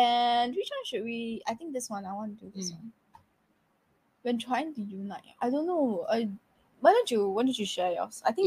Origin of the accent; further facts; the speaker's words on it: Singapore; no, I'm Singaporean.